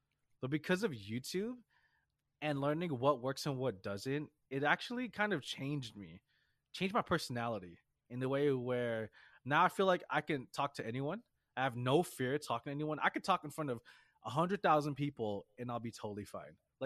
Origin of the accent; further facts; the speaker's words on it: Philippines; I'm Filipino, so 5'10 is a little too tall for me.